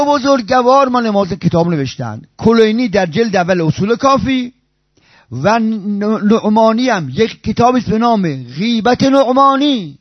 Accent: Iran; من بچه ایرانم

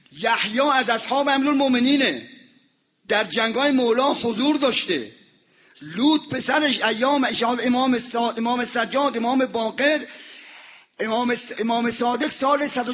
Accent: Isfahan, Iran; now in Tehran, Iran; حدود 50 سال قبل برای یه کاری ما از فریدن اصفهان اومدیم، از اصفهان اومدیم تهران

